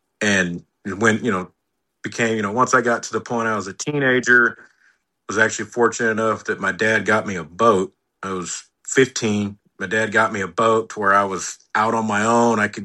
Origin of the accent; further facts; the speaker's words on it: Corpus Christi, Texas, United States; I was born and raised here. I grew up. If you've ever been to Corpus, I'm born and raised in Flower Bluff, right here on the coast. I still live here to this day. I've never left.